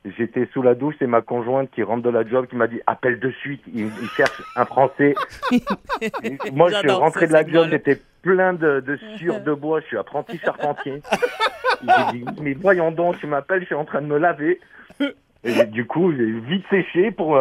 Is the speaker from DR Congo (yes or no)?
no; Nice, Provence-Alpes-Côte d'Azur, France; now in Quebec City, Canada; Moi, je viens de Nice. J'ai fait du hockey sur glace à Nice.